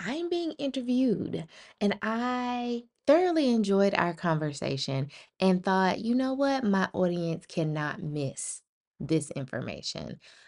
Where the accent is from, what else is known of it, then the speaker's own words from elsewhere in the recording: Athens, Georgia, United States; So I am from what's considered a small town in Georgia. I'm from Athens, Georgia. Most people only know us because we're the home of the Georgia Bulldogs.